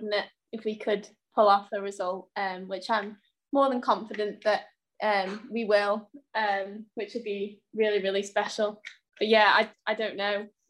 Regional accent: Isle of Man; we're all from the Isle of Man

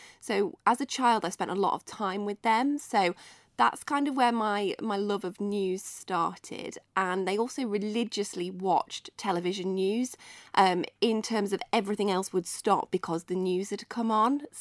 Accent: Isle of Man; also born or lived in Northampton; I would say born in Northampton more than raised. We moved to the Isle of Man when I was about seven. So I would say the majority of my childhood has been spent on the island growing up. And then obviously all my schooling done here.

